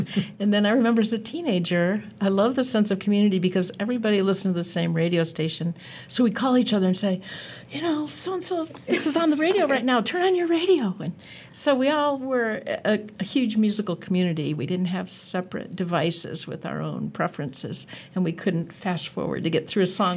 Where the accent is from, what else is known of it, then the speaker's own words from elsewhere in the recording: Sterling, Illinois, United States; also born or lived in Chicago; I grew up in Western Illinois. I was born in Chicago and grew up in a little town called Sterling, Illinois.